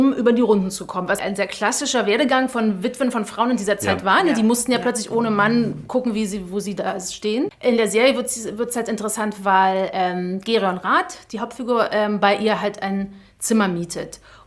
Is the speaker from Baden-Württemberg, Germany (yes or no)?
no; Berlin, Germany; Ich bin eben auch Berlinerin, das stimmt.